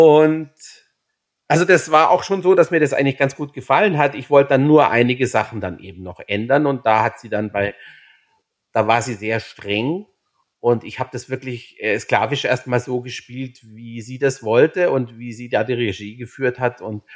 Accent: Augsburg, Bavaria, Germany; als Augsburger geht man dann in die Augsburger Puppenkiste

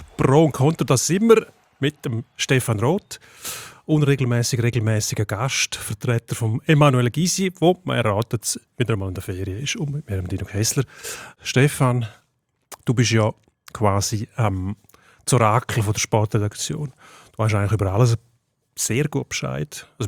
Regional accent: Zurich, Switzerland; ich bin gern Zürcher und ich bin Zürcher.

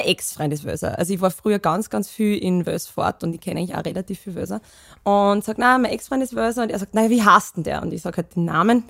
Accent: Graskirchen, Austria; Ich bin aus Graskirchen.

